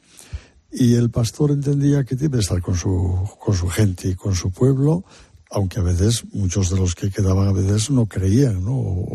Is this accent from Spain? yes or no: yes; Santander, Cantabria, Spain; also born or lived in Orense / Oviedo / Valencia; now in Madrid, Spain; el obispo de mi tierra, en Santander, me nombró vicario general